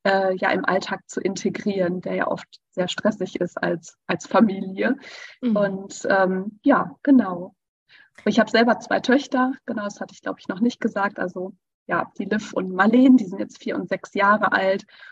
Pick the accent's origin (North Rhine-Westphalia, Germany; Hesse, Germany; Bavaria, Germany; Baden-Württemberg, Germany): North Rhine-Westphalia, Germany; weil ich auf einem Bauernhof groß geworden bin in Ostwestfalen